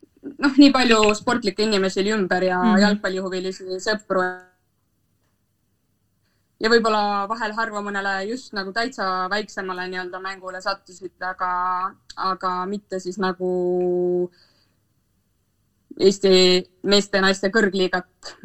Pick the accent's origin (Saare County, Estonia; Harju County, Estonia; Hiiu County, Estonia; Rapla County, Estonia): Rapla County, Estonia; Rapla; olen pärit Raplast, seal üles kasvanud